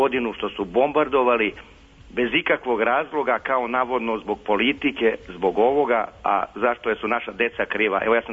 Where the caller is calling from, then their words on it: Belgrade, Serbia; E, ja sam iz Beograda, dobro je.